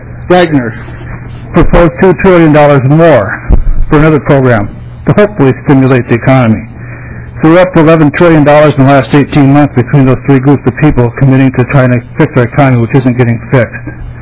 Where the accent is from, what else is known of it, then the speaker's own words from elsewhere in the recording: California, United States; now in Minnesota, United States; I was born in Minnesota many, many moons ago, grew up in California, and moved back here 31 years ago. So I've been here for a while in the state of Minnesota.